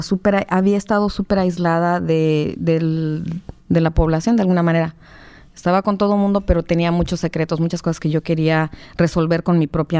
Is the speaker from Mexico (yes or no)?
yes; Mexico; moved away; yo soy de México